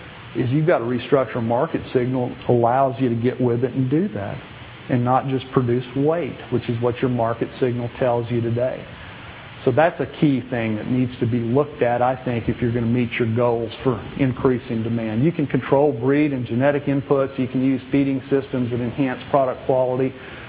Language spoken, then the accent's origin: English; the South, United States; I grew up in the South and I understand that.